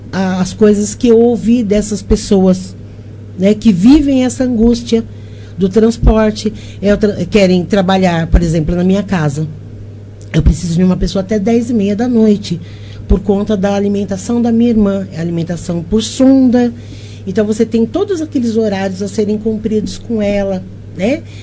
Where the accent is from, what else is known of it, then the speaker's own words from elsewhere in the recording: São Paulo, Brazil; como eu venho de São Paulo. Eu tenho toda uma experiência de metrô, de ônibus, tudo.